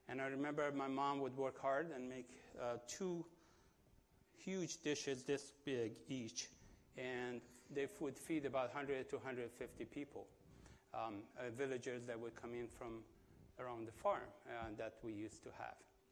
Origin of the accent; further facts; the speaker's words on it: Kerman, Kerman Province, Iran; English is a second language; now in United States; I'm originally from Kerman, the southern part of Iran. There are 11 of us in the family, children, two in Canada, my brother and sister in Canada. The rest of us have come to the United States.